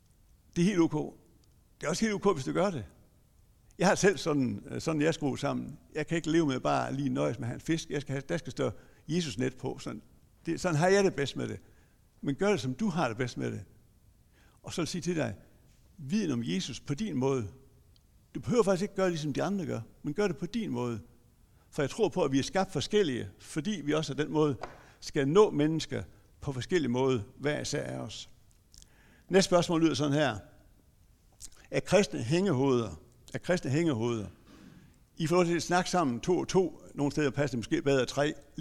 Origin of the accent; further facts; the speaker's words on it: Iran; Danish is a second language; now in Denmark; Det ved jeg godt, at mange tror, når jeg kommer fra Iran